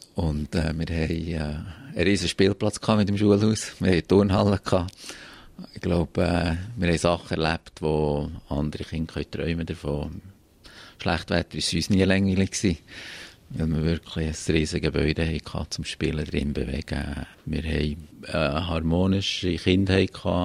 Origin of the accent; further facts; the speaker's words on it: Bern, Switzerland; die Region, wo ich aufgewachsen bin, wo wir jetzt so hier sind, gehört für mich halt schon zu den Highlights in der Schweiz.